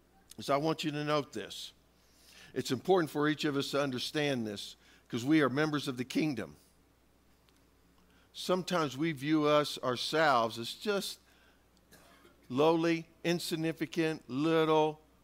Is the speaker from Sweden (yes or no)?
no; Kansas, United States; farmers would say, okay, 2 years in the week because I'm from Kansas.